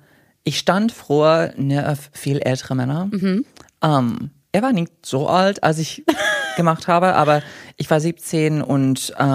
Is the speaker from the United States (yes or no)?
yes; Connecticut, United States; German is a second language; Ich bin in den USA aufgewachsen, also ich war in Connecticut.